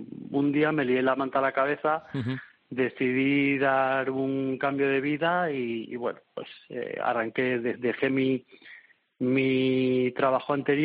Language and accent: Spanish; Madrid, Community of Madrid, Spain; born there; Yo soy, bueno, madrileño de nacimiento, entonces, pero por alguna razón, pues digamos que llevo el mar en las venas.